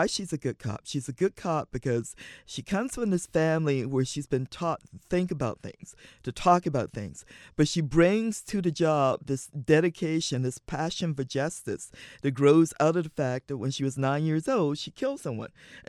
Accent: Virginia, United States; now in Albany, United States; You know, I grew up in Virginia. I've lived in Albany longer than I ever lived in my hometown in Virginia.

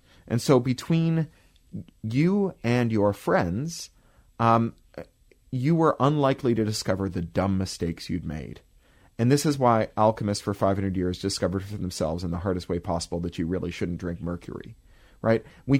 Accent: Northeast, United States; I grew up in the Northeast. I know exactly what I'm talking about.

